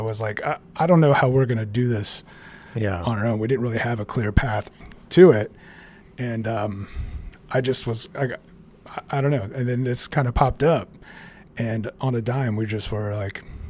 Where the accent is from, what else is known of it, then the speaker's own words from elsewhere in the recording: River Ridge, Louisiana, United States; I grew up just outside of New Orleans, called River Ridge, which is, 15 minutes outside of the French Quarter.